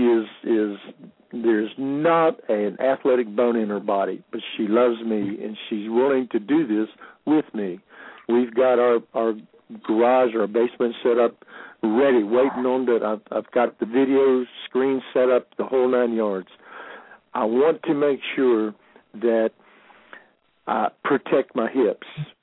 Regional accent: Cocoa Beach, Florida, United States; I'm originally from Cocoa Beach, Florida, so it doesn't matter. I didn't wear socks half the time anyway.

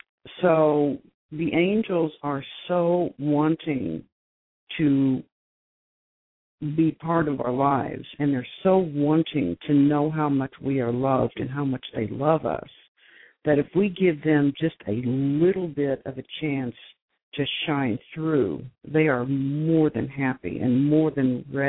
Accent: Oklahoma, United States; Now, I grew up in Oklahoma, so we had a lot of sky and we had a lot of land.

